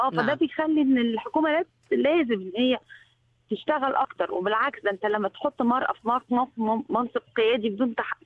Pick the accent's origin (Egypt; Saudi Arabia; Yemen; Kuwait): Egypt; احنا من مصر.